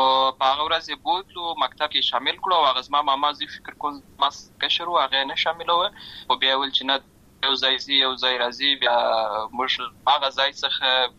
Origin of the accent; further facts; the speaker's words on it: Lashkar Gah, Helmand, Afghanistan; زه په اصل کې د ورزغان ولایت یم اما زه په المانو ولایت لشکرګه کې پیدا شوی یم